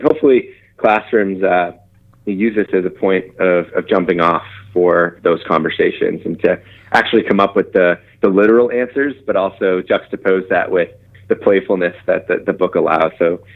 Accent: Boston, Massachusetts, United States; now in Pennsylvania, United States; I was born, I grew up in the Boston area. So I've been hardened by many winters and unfazed.

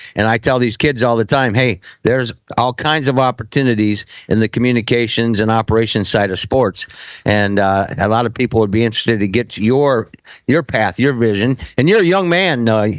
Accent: Iowa, United States; Bob, I'm from Iowa, and Bob Feller and I were close.

